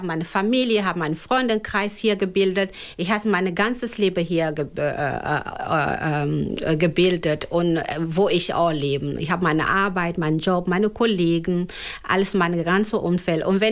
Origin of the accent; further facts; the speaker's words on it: Osnabrück, Lower Saxony, Germany; wenn du sagst, ich komme aus Osnabrück, dann fragt man, wo genau her kommst du noch?